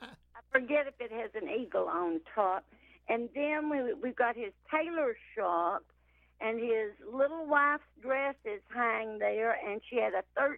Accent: Greeneville, Tennessee, United States; also born or lived in Nashville; In Nashville, but I grew up in East Tennessee in the little town of Greenville.

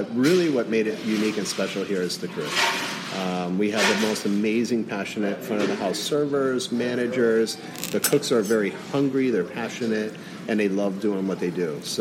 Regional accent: Miami, Florida, United States; I was 20 years in, born and raised in Miami. I spent 20 years in Miami, and then I had the fortune of joining the military

